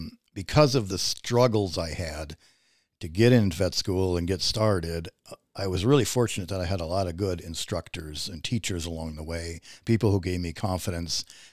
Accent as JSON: {"language": "English", "town": "Rochester", "region": "Minnesota", "country": "United States", "said": "And so I'm not from a farm. I came from Rochester, Minnesota."}